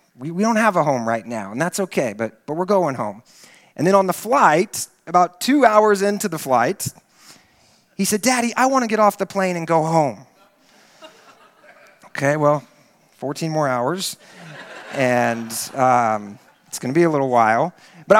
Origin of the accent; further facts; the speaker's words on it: Texas, United States; I was born and raised in Central Texas. This is my home.